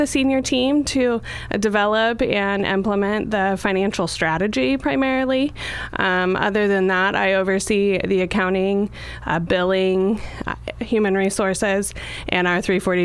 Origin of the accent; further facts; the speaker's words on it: Coquille, Oregon, United States; now in Roseburg, United States; I grew up in Coquille, but I've been in Roseburg for about 13 years.